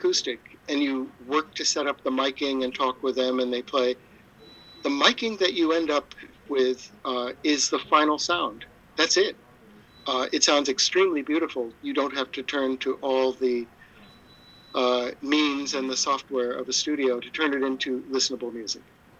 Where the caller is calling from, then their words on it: Avondale, Rhode Island, United States; I'm talking to you from Avondale, Rhode Island, immediately opposite Stonington, across the mighty Pawcatuck, looking over the heads of geese and swans, as I said.